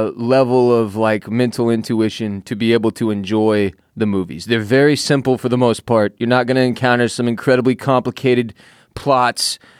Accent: Houston, Texas, United States; now in Austin, United States; I know how hot it gets in the summer. I'm from Houston where the humidity is king. Now I'm in Austin where it's just dry heat.

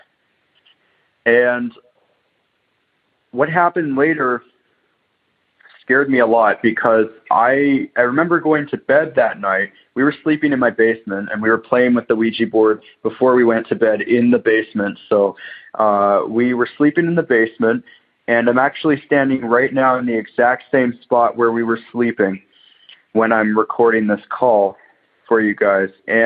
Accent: Waterloo, Ontario, Canada; I'm from Waterloo, Ontario, Canada.

